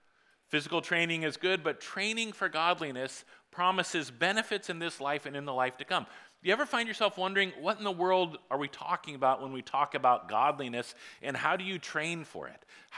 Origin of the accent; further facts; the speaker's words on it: Iowa, United States; because we're from Iowa and we're not overly hip.